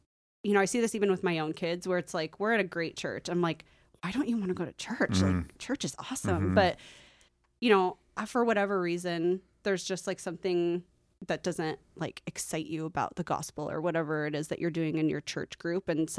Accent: Redmond, Washington, United States; Yeah. So, I grew up in Redmond, went to Redmond High School, went to Bellevue Community College at the time, and then went to UW. Born and raised local

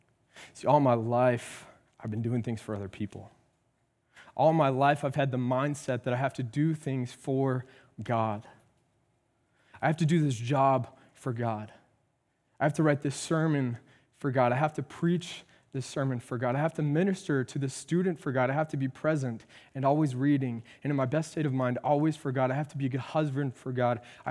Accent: the South, United States; like I'm from the South, knee slapper type funny

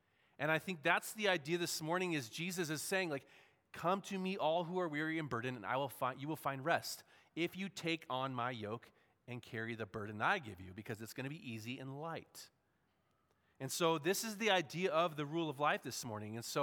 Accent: San Diego, California, United States; And, I grew up in San Diego. I think I've established that.

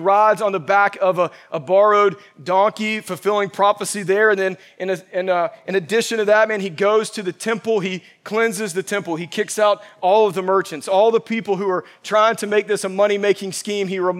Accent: Evans, Georgia, United States; I've spent a little bit of time back in my hometown of Evans, Georgia, over the last few weeks, and I passed by Evans Elementary, which is where I went to elementary school.

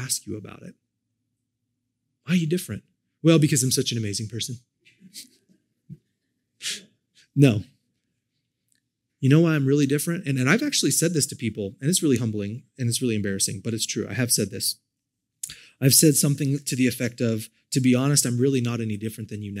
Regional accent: United States; We're Americans. We stand on our rights. I'm an American.

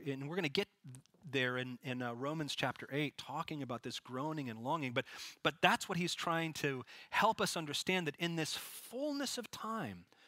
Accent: Pacific Northwest, United States; It's like I'm from the Northwest, if you had an apple orchard and it's harvest time

